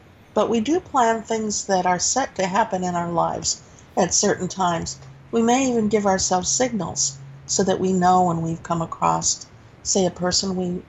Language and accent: English; Alabama, United States; and by the way, I am from Alabama, to put this in context.